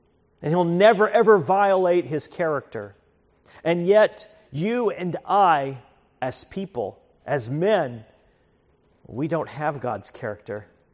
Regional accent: United States; As an American, I want my life to matter.

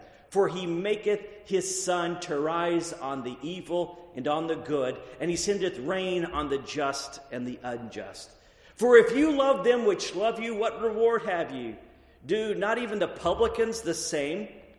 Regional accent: Texas, United States; And I grew up in Texas.

